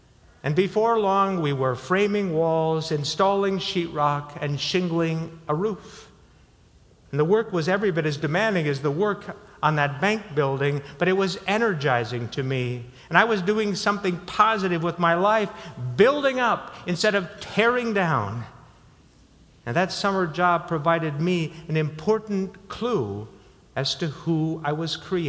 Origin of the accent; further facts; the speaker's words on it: South Dakota, United States; I got a summer job with a construction company in my hometown in South Dakota.